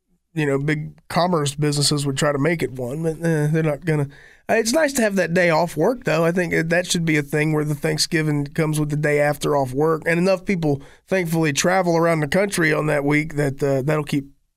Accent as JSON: {"language": "English", "region": "Appalachia", "country": "United States", "said": "I always tell them I'm Appalachian American."}